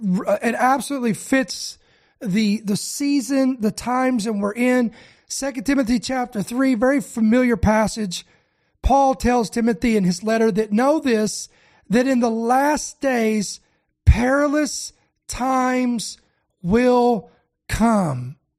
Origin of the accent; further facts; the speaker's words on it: United States; born there; I am a citizen of America. I was born in America.